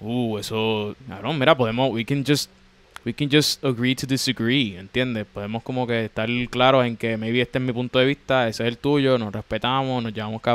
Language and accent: Spanish; Puerto Rico; nosotros acá, por lo menos como puertorriqueños, estamos un poquito vulnerables